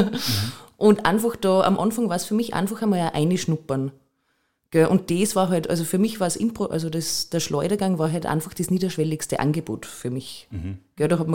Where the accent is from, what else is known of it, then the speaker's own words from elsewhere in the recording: Salzburg, Austria; ich komme aus Salzburg, ich komme aus dem Pinzgau, ich komme aus einem kleinen Ort, da gibt es nicht viel Theater.